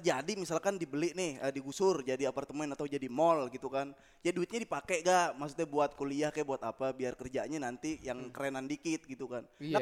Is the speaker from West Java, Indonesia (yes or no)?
no; Jakarta, Indonesia; Tapi kita emang orang Betawi jarang yang jual bensin nih.